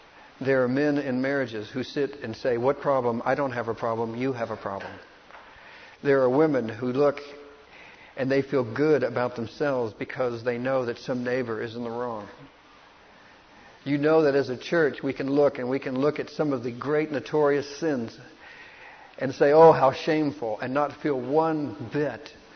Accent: United States; I'm an American and I'm dripping with sexuality.

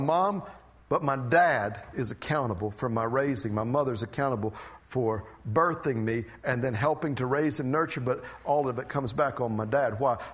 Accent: Tyro, North Carolina, United States; Somebody asked me, hey, where are you from? I was born and raised in Tyro, North Carolina.

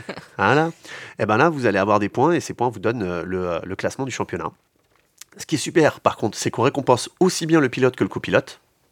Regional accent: France; Chez nous en France

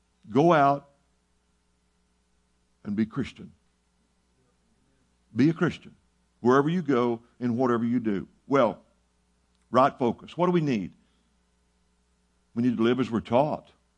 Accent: Seminole, Texas, United States; When I grew up in Seminole, Texas, they respected the church.

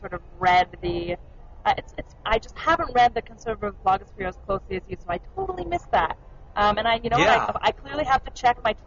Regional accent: Canada; I'm terrible. I'm Canadian.

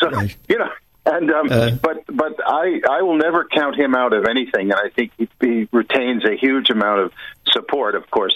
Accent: New York City, New York, United States; I come from New York City, where I used to see him walking down Park Avenue

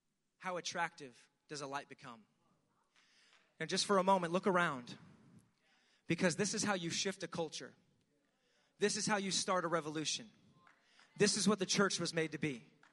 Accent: Pennsylvania, United States; Again, as I said, I'm from Pennsylvania. And in Pennsylvania, we've got a lot of like caves, mountains.

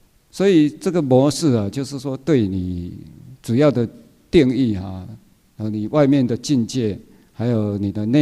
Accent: Taiwan; accent: Taiwanese Mandarin; 我说这个台湾国语啊，这个怕没有讲义，大家听不懂。

